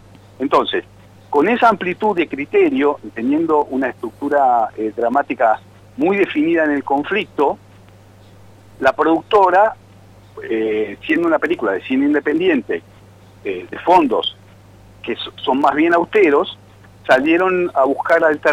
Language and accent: Spanish; Buenos Aires, Argentina; nosotros como porteños